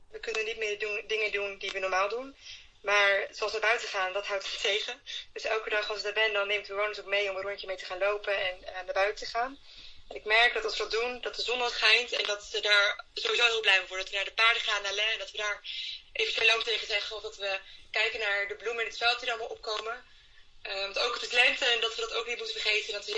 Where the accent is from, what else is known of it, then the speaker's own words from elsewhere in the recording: Netherlands; Ik kom uit Nederland. Ik doe nu voor een half jaar vrijwilligerswerk in Alet.